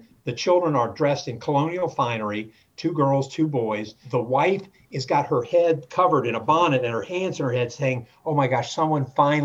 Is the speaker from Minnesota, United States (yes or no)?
no; Virginia, United States; He was this great hero of the Confederacy, and they were the good guys mm-hmm. growing up in Virginia. He was a Virginia gentleman. I wanted to be a Virginia gentleman.